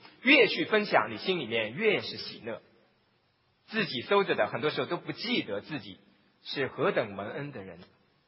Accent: Hong Kong; 以前小的时候在香港的时候多么害怕在这个龙蛇混集的这个庙街当中

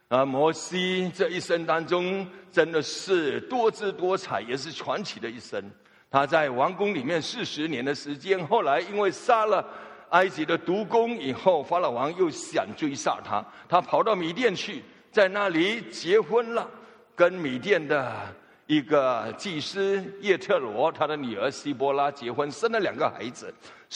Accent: Fuzhou, Fujian, China; accent: Fuzhou; 我们福州话说 LKK 了

